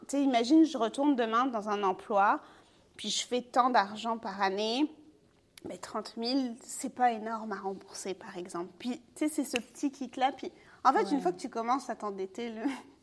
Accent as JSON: {"language": "French", "country": "France", "tie": "born or raised there", "said": "j'ai grandi en France"}